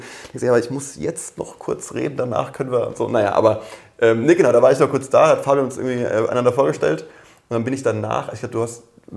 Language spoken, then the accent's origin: German; Darmstadt, Hesse, Germany; now in Berlin, Germany; Genau, ich komme ursprünglich aus Darmstadt.